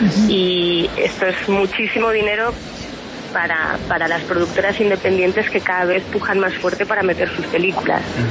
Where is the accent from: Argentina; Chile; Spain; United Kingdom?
Spain; Yo soy española.